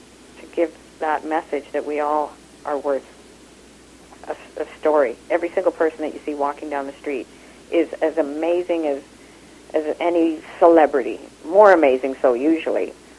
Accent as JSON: {"language": "English", "country": "Kenya", "tie": "born there", "said": "I was born in Kenya, in a culture that was in East Africa, under British colonization, into an East Indian family. So by the time I was four, I had in my ear already about five accents."}